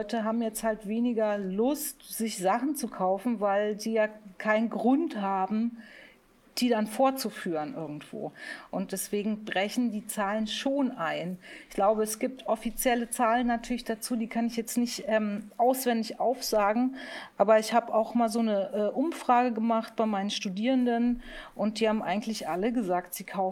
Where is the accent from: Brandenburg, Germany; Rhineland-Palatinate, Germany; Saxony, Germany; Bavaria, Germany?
Bavaria, Germany; Munich; Ich bin ja in München geboren worden, ne? Und aufgewachsen.